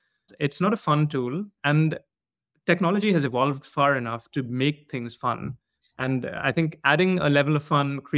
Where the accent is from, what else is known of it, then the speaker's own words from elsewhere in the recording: India; so I'm from India, and growing up over there